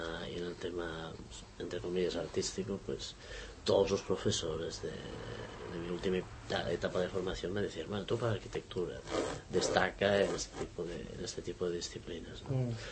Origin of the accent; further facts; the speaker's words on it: Barcelona, Catalonia, Spain; Sí, yo soy de Barcelona. Y nací en el 61.